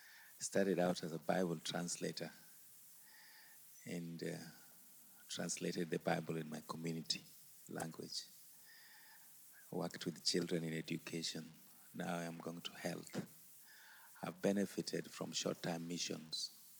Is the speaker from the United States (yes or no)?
no; Kenya; I'm from Kenya, across the lake. Entebbe, if you take a boat, you come to Mfangano Island, where I live and work.